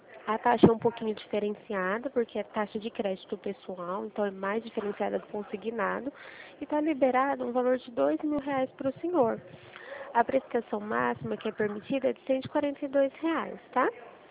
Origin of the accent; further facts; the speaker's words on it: Presidente Prudente, São Paulo, Brazil; Eu sou de Presidente Prudente